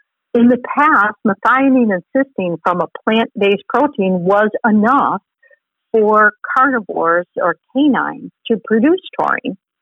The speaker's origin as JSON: {"language": "English", "region": "Wisconsin", "country": "United States", "said": "So I'm a veterinarian from Wisconsin, and in Wisconsin, you know, it's a very lush state"}